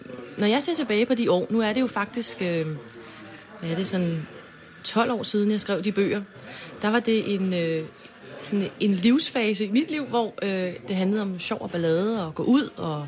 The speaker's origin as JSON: {"language": "Danish", "town": "Copenhagen", "region": "Capital Region of Denmark", "country": "Denmark", "said": "Det kan godt være, at du er fra Jylland, og jeg er fra København"}